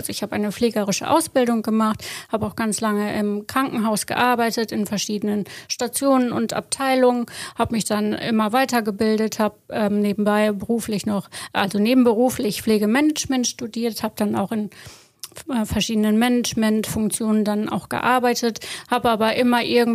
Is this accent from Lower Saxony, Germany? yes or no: yes; Meppen, Lower Saxony, Germany; also born or lived in Haselünne; ich bin hier im Emsland geboren und aufgewachsen, also geboren in Haselünne, immer in Meppen-Appeldorn gewohnt. Zwischendurch habe ich nach der Ausbildung eine Zeit lang in Münster gearbeitet, an der Uniklinik.